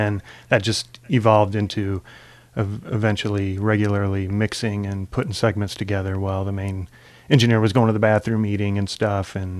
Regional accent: Chicago, Illinois, United States; coming from the Midwest, I was originally from Chicago

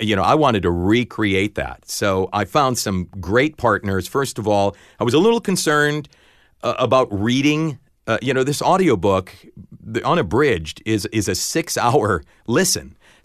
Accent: Waterbury, Connecticut, United States; and in my hometown in Waterbury, Connecticut.

